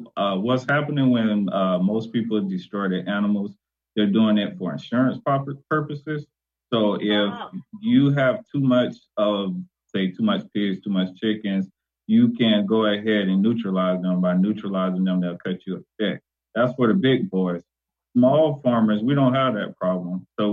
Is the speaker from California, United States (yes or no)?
no; Gainesville, Florida, United States; Well, I am from Gainesville, Florida, and I'm actually was raised on a farm.